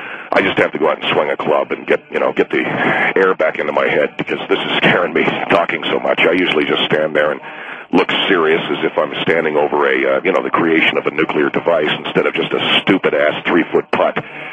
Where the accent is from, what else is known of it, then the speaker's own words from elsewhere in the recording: Fiji; So I was born and raised in Fiji, but I do have Indian heritage.